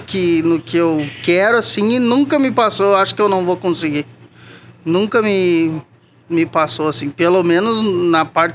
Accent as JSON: {"language": "Portuguese", "town": "Canela", "region": "Rio Grande do Sul", "country": "Brazil", "tie": "born or raised there", "said": "De Canela."}